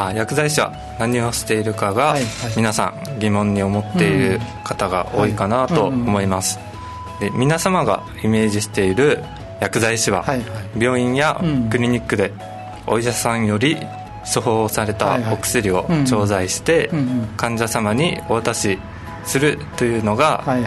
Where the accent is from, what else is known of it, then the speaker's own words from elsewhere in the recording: Itoman, Okinawa, Japan; also born or lived in Kure, Hiroshima; あ、出身は糸満市で